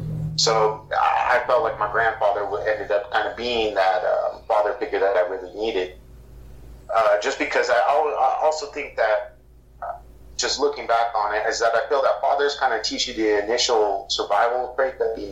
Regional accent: San Diego, California, United States; my family and where we're from Southeast San Diego. So that's like, we're about 20 minutes away. You can literally look at the border and see Mexico from across the way. Growing up there, especially as a Chicano, which is like a Mexican-American kid

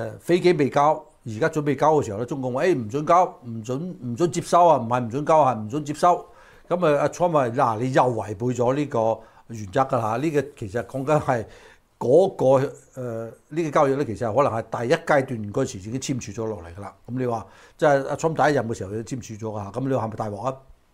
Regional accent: China; 我哋中國人只能夠係靠兩雙手咧攞咗嗰啲錢翻嚟

